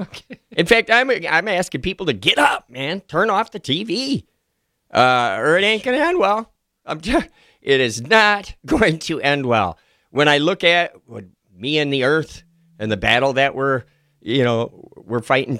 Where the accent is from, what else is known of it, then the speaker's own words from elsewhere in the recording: Stoughton, Wisconsin, United States; Yeah, that's a nemesis. I'm from Stoughton.